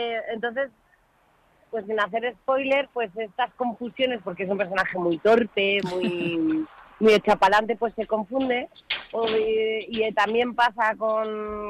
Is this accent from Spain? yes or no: yes; Bilbao, Basque Country, Spain; also born or lived in Madrid; Bilbao, he dicho, madre mía, qué vergüenza, perdón, mi tierra. Yo soy madrileña vasca.